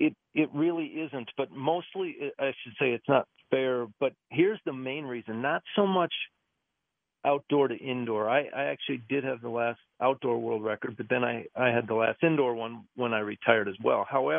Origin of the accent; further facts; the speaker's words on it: Wisconsin, United States; Where I grew up in Wisconsin, it was what we had.